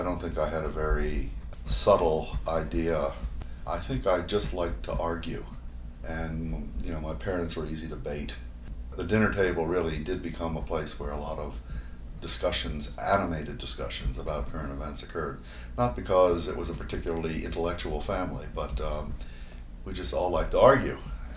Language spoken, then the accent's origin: English; Washington, District of Columbia, United States; I grew up in Washington, D.C. Walter Cronkite and Roger Mudd were my local TV announcers.